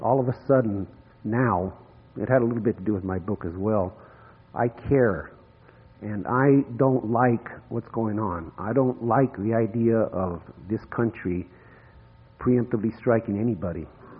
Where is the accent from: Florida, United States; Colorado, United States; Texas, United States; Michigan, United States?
Colorado, United States; now in Utah, United States; I came from Colorado, but I've been here in Utah most of my life.